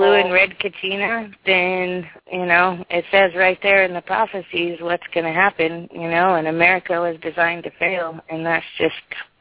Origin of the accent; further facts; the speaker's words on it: California, United States; I'm from Northern California.